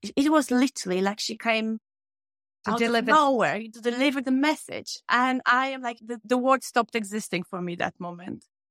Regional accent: Poland; And I grew up in Poland and I could always feel some sort of presence in a way.

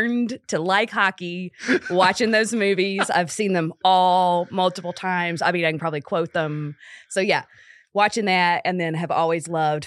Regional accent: the Carolinas, United States; now in Nashville, United States; And growing up in the Carolinas, there is no ice. So that was not really an option to learn it as a kid. And so moved to Nashville.

